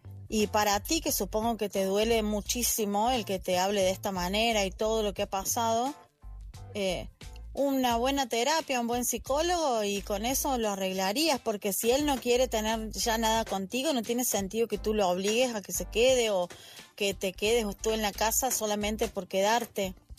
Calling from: Argentina; desde Argentina

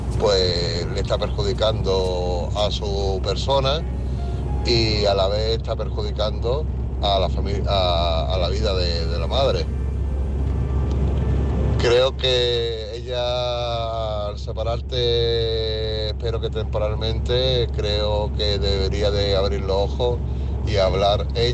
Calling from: Málaga, Andalusia, Spain; Buenas noches … de Málaga, Unidad Móvil.

